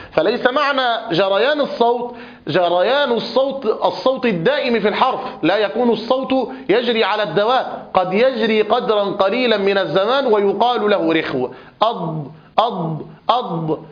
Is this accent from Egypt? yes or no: yes; Egypt; الضاد التي نسمعها في زماننا هذا وخصوصا عندنا في مصر نجد أنها شديدة